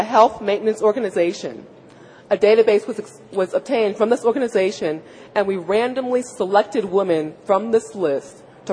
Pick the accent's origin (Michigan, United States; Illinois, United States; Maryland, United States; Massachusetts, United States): Massachusetts, United States; I'm from Massachusetts. I didn't know anything about the Deep South.